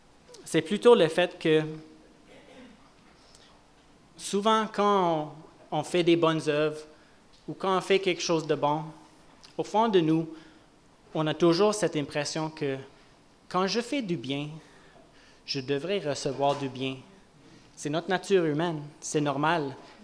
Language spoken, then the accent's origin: French; Western Canada, Canada; On a vraiment senti que Dieu nous a appelés de déménager ici. C'est pour ceux qui ne savent pas, on vient plus de l'ouest du Canada. Mais on sentait que Dieu voulait qu'on vienne ici pour faire partie de la communauté de foi ici.